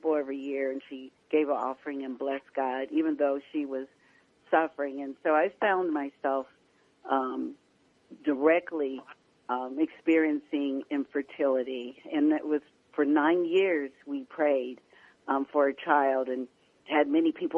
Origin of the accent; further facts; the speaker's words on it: Midwest, United States; When I was younger, I used to love, and I'm from the Midwest, so I used to love passing, you know, churches